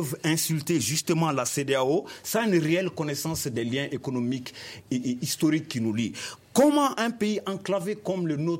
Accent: Mali; Personne ne peut nous enlever notre nationalité malienne. Nous sommes aussi des Maliens. Nous n'allons pas accepter que d'autres se croient plus maliens que nous

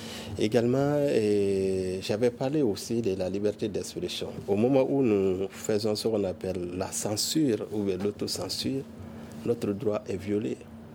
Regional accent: Mali; nous sommes aussi des Maliens, nous mesurons la situation et nous nous conformons également au contexte.

